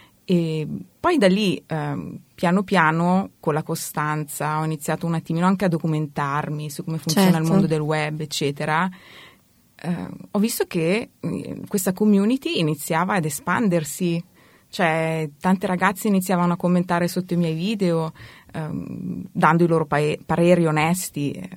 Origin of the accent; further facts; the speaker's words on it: Milan, Lombardy, Italy; now in Florence, Italy; io sono nata e cresciuta a Milano, poi ho incontrato mio marito e mi sono trasferita a Firenze per amore